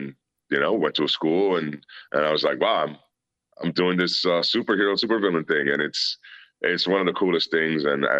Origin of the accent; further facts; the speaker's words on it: Puerto Rico; also born or lived in New York; I was raised in Puerto Rico initially. So in those early years, that's where I really fell in love with the business.